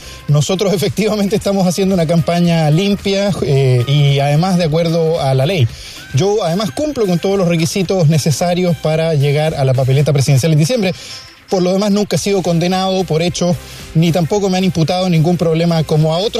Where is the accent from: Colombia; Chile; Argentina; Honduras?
Chile; yo también soy chileno, soy un delfín chileno